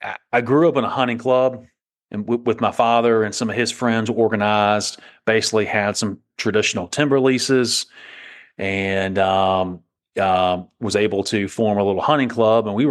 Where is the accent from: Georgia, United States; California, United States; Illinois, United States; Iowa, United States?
Georgia, United States; Savannah; I'm from Savannah, Georgia. That's where I still live